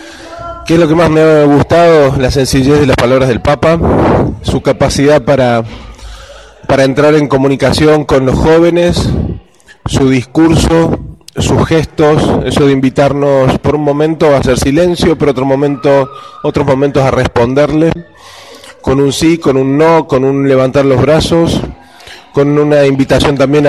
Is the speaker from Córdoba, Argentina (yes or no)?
yes; Córdoba, Argentina; moved away as an adult; now in Uruguay; soy sacerdote jesuita. Soy cordobés, pero vivo en Uruguay, donde he sido destinado, ya hace 6 años que vivo ahí.